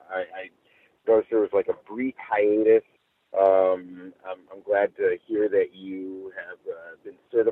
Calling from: Los Angeles, California, United States; I'm calling live from Los Angeles.

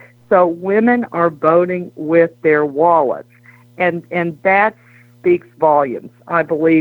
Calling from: Washington, District of Columbia, United States; I'm calling you from Washington, D.C., in the swamp.

